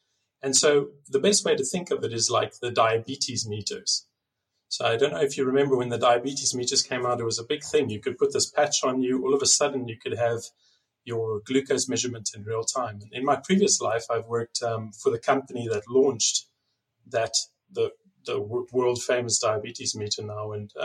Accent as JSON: {"language": "English", "country": "South Africa", "moved": "as an adult", "lives_now": "Switzerland", "said": "I moved over from South Africa. I'm originally South African. I moved over to Switzerland about 6 years ago now"}